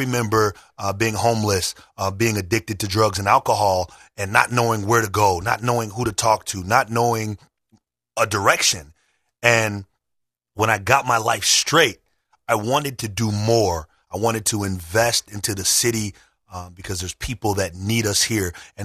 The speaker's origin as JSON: {"language": "English", "town": "Minneapolis", "region": "Minnesota", "country": "United States", "tie": "born or raised there", "said": "I grew up in Minneapolis, Minnesota early in my life."}